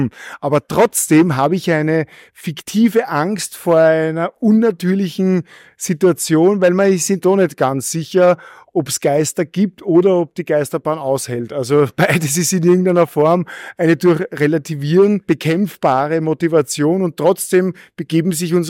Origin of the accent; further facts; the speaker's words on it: Vienna, Austria; lebe ich ein großartiges, glückliches Leben mitten im Prater und bin im Looping aufgewachsen und in der Achterbahn zu Hause.